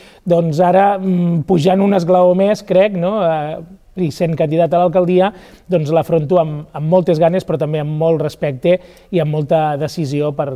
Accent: L'Espluga de Francolí, Catalonia, Spain; Doncs hem de conèixer com una persona de l'Espluga, una persona de peu de carrer

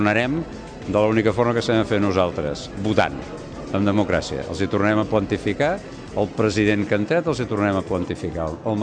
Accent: Montblanc, Catalonia, Spain; born there; jo sóc nascut aquí a Montblanc i a més he mantingut la vinculació amb Montblanc perquè professionalment també hem mantingut el despatx aquí, cada setmana sóc aquí

